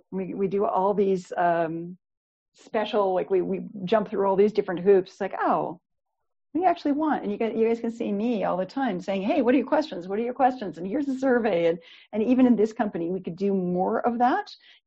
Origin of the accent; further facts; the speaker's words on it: Canada; I'm Canadian.